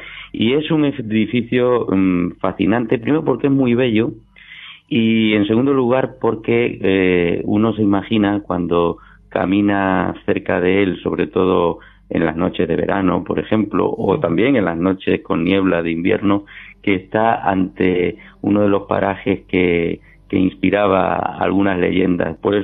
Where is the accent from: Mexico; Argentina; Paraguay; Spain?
Spain; Montijo, Extremadura; como yo soy de allí, de Montijo, allí viví mi infancia, mi adolescencia, mi juventud y también mi madurez